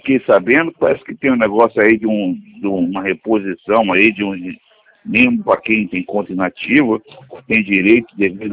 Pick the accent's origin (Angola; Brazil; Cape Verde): Brazil; Rio de Janeiro; eu sou do Rio de Janeiro.